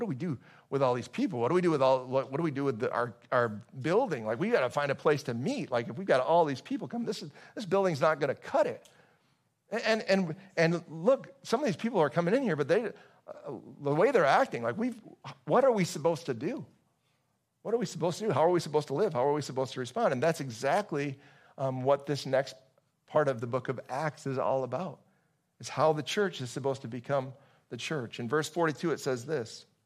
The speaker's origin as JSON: {"language": "English", "town": "Fulton", "country": "United States", "tie": "born or raised there", "said": "My math isn't very good. I grew up in Fulton, public school math."}